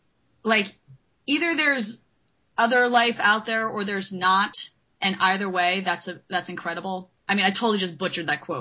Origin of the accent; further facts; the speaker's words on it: New Jersey, United States; I'm from New Jersey. I grew up going to Disney World.